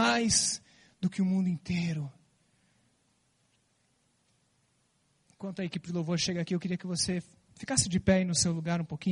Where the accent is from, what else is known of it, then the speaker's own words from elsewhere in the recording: Curitiba, Paraná, Brazil; mas eu vim para cá com 3 anos. Então eu não conheço Maringá, eu só fui buscar minha esposa lá 11 anos. Mas eu não conheço, eu sou curitibano, curitiboca.